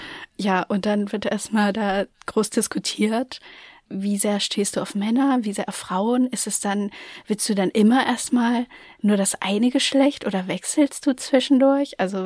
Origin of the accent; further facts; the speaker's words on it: East Germany, Germany; ich komme aus dem Osten.